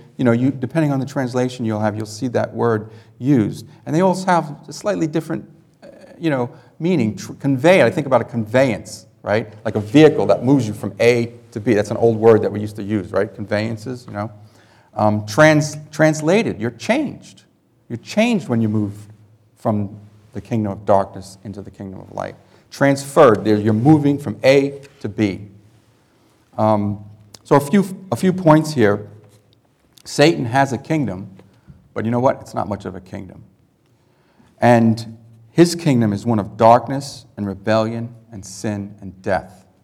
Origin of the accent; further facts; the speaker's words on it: Queens, New York, United States; I grew up in Queens, New York, really southern Queens. We lived about half an hour from the beach.